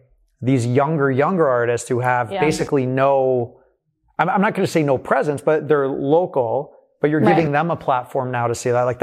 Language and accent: English; Toronto, Ontario, Canada; so I'm from Toronto, so I'm excited for Toronto.